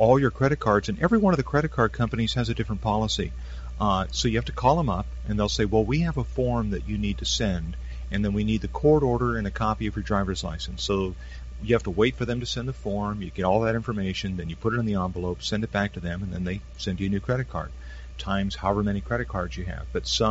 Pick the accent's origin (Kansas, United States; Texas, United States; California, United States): California, United States; born there; And thankfully, I was born in California.